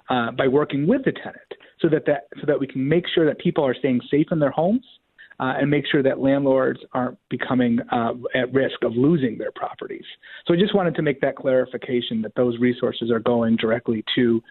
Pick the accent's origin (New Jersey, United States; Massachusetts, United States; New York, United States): New York, United States; Rochester; That's the reality right here in my hometown of Rochester.